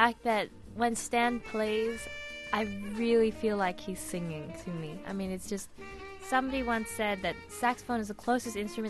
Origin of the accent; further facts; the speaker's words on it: Brookline, Massachusetts, United States; Yeah, because in the Brookline school systems, we pick instruments in fourth grade, so clarinet was my pick.